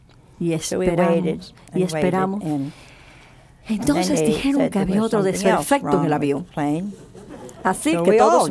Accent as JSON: {"language": "Spanish", "town": "Canton", "region": "Ohio", "country": "United States", "tie": "born there", "said": "Pues está a 30 kilómetros de donde yo nací, en Canton, Ohio."}